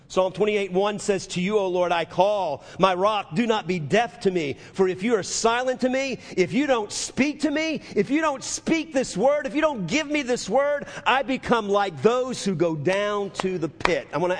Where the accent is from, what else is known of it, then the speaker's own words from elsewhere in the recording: New Orleans, Louisiana, United States; I got on a plane with a guy from New Orleans, and I'm from New Orleans, if you're new to us.